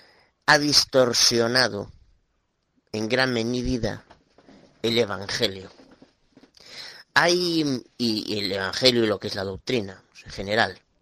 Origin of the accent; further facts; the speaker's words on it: Galicia, Spain; soy Aguada de Galicia, España.